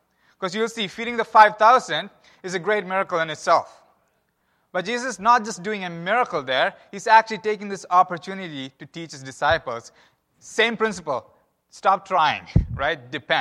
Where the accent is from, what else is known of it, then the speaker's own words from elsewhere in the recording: southwest coast, India; I'm originally from India. I don't know if you recognize that. I'm from India, from the southwest coast of India.